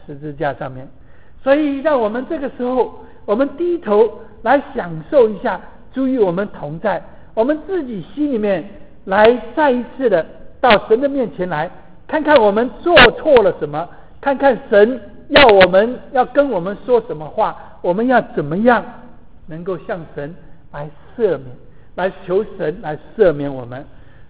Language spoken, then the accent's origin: Chinese; China; 我们中国人最不习惯这个了，我们有的时候不知道要怎么说